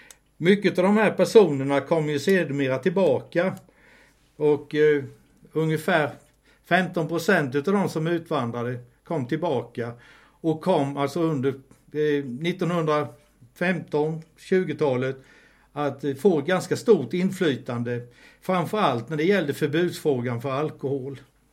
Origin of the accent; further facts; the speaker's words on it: Dala-Järna, Dalarna County, Sweden; Dala-Järna-trakten, som även är min hemtrakt. Min mamma var nämligen född upp i Skålö i Dala-Järna, så jag är halvmas.